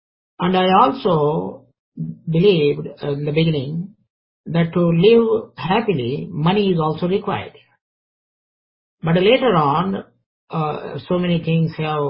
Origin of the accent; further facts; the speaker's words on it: Andhra Pradesh, India; I could remember in my earlier days in India, especially when I was growing up in Andhra